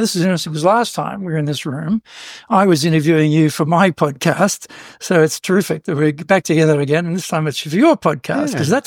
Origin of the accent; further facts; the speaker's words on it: Brisbane, Queensland, Australia; I grew up in Brisbane, and I did modern Asian studies at university, studying Chinese.